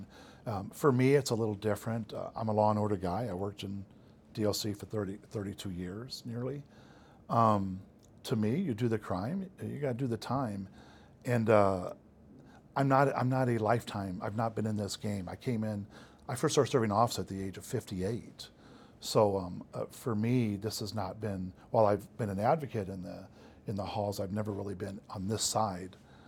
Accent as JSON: {"language": "English", "town": "Taylor Ridge", "region": "Illinois", "country": "United States", "tie": "born or raised there", "said": "You know, I grew up in Taylor Ridge."}